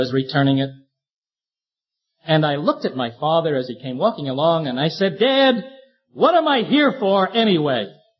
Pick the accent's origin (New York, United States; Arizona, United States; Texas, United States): New York, United States; Brooklyn; When I was a little fellow, growing up in Flatbush, Brooklyn, New York, living together not only with my father and mother, but my maternal grandparents as well.